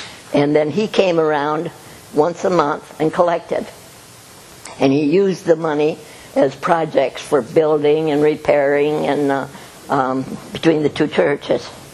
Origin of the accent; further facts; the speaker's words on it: Natural Bridge, United States; Lauren was from Pitcairn, I was from Natural Bridge, so we came back and forth between the two churches.